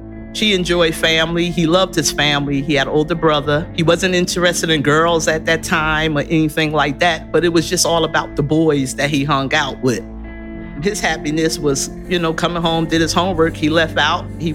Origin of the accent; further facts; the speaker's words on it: Orange, New Jersey, United States; I'm from Orange, New Jersey.